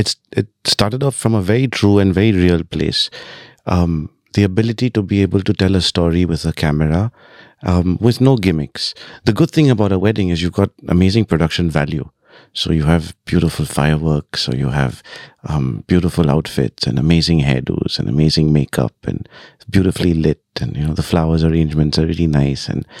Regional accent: London, United Kingdom; now in India; And now I find myself moving back to London, which is where I studied and grew up in.

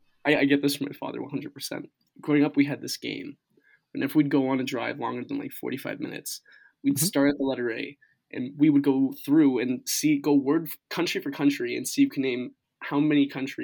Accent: Markham, Ontario, Canada; I'm in York region as well. I'm like born and raised Markham boy.

